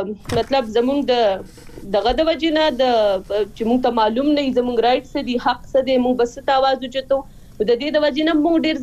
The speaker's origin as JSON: {"language": "Pashto", "town": "Swat", "region": "Khyber Pakhtunkhwa", "country": "Pakistan", "said": "زه تخپل چونکی د سوات نه يم"}